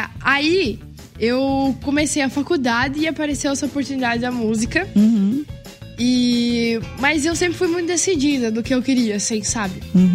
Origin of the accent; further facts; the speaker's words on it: Nova Esperança, Paraná, Brazil; eu sou de Nova Esperança, do Sudoeste. É um pouquinho longe daqui, viu?